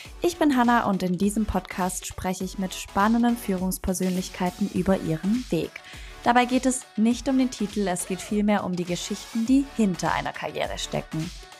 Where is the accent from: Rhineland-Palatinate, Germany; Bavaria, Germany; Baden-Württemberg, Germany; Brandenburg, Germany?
Baden-Württemberg, Germany; Ravensburg; Heute bin ich vor Ort bei Vetter in meiner Heimatstadt Ravensburg